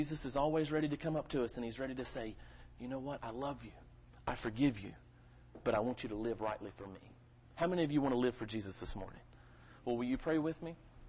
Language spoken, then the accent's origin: English; the South, United States; And growing up in the South, you hear so much about Southern hospitality, right?